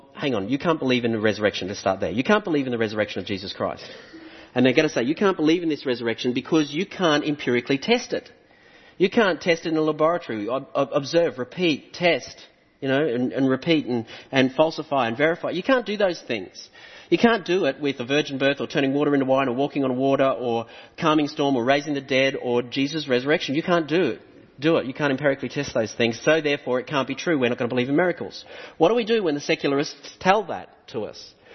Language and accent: English; Australia; And I'm from Australia, so I know what it's like to be a little bit more reserved, all right?